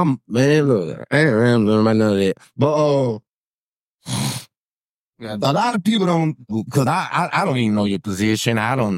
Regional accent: Shreveport, Louisiana, United States; now in Atlanta, United States; I'm from Atlanta, them people in Atlanta tell you, he Shreveport to the bone, listen, you heard me?

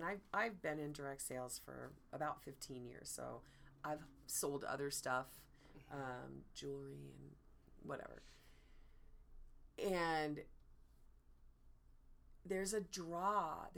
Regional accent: California, United States; So I grew up in Monterey Bay Area in California.

